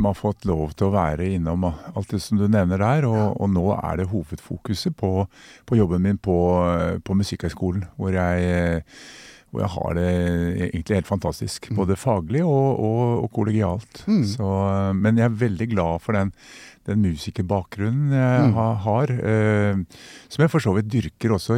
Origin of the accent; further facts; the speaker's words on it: Brumunddal, Innlandet, Norway; Ja, jeg vokste opp på Hedmarken, altså I Brumunddal.